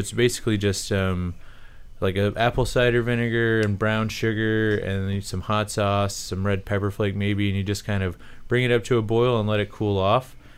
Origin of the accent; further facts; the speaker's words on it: Texas, United States; I'm from Texas, and that's something that we eat a lot of there.